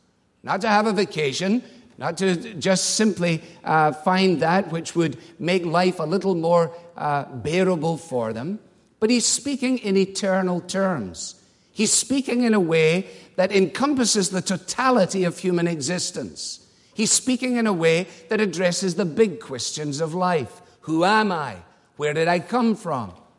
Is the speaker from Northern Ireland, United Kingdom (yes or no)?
no; Scotland, United Kingdom; as a Scot, that was and remains a significant issue.